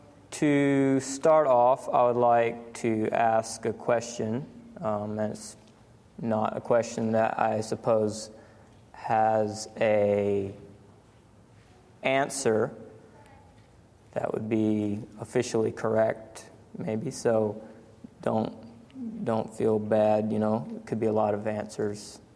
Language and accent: English; Zanzibar, Tanzania; Yes, because I'm from Zanzibar.